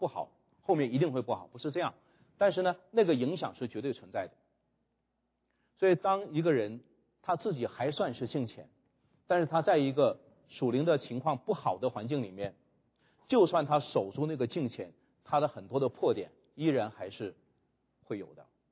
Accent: China; 我们中国人叫审时度势

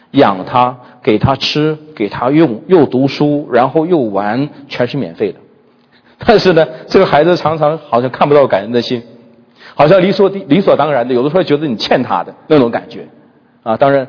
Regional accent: China; 回应恩典对于我们中国人来说好像不难啊。我们中国人常常有一句话叫做滴水之恩当涌泉相报

